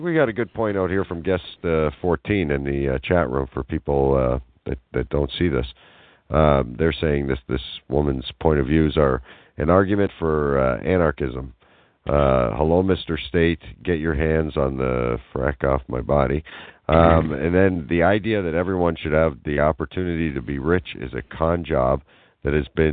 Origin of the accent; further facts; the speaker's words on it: Canada; You know, and I come from Canada, which is more socialist